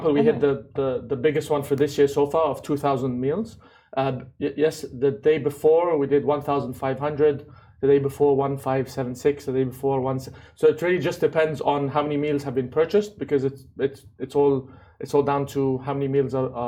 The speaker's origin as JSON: {"language": "English", "region": "London", "country": "United Kingdom", "tie": "born or raised there"}